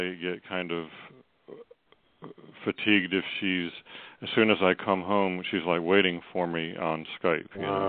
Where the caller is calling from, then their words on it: Virginia, United States; Hello, I'm calling from Virginia.